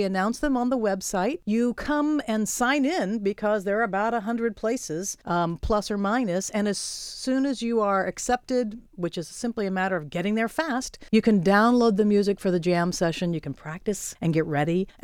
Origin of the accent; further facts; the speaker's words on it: Ohio, United States; I'm an Ohioan, and okay.